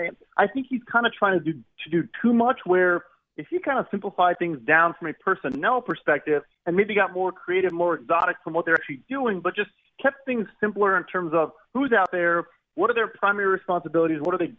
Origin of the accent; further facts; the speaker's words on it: Chicago, Illinois, United States; so I'm from Chicago, and I follow the Bears.